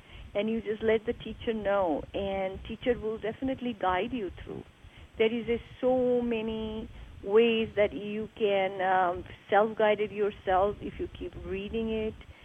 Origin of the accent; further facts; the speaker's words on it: India; In India, we grew up doing that. Even I remember that I grew up in India